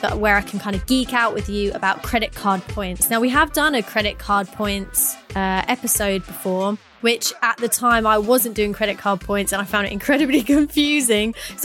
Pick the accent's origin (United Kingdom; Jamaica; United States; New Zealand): United Kingdom; England; we're from England.